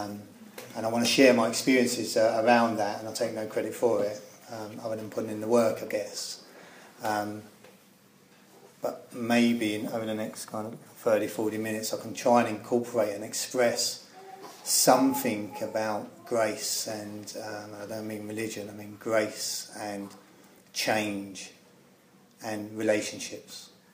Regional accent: London, United Kingdom; accent: East End London; You would have picked up from my accent that I come from the East End of London.

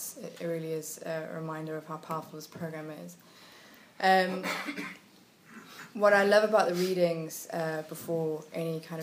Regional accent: South Africa; now in London, United Kingdom; I grew up in South Africa. I've been in London for 10 years today, actually.

